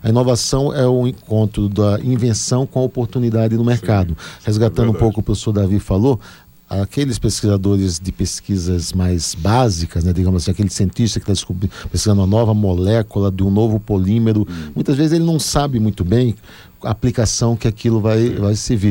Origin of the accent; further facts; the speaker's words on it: Recife, Pernambuco, Brazil; Eu sou recifense, sou pernambucano.